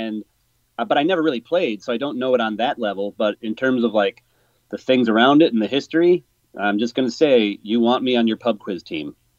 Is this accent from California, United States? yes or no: no; Chicago, Illinois, United States; also born or lived in Amsterdam, Netherlands; Growing up in Chicago, soccer just did not penetrate my sphere at all, and I was a big sports fan.